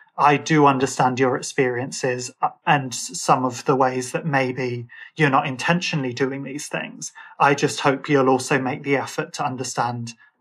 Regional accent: Birmingham, West Midlands, United Kingdom; I'm Irish or that I'm from Birmingham. And so I might sound a bit like I'm from London to some people, but I'm not.

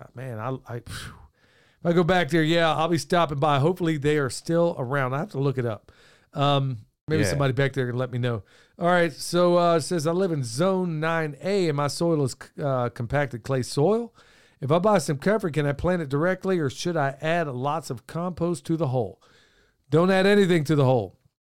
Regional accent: Oklahoma, United States; It's like a staple growing up in Oklahoma that we ate. I mean, we loved hot links, you know?

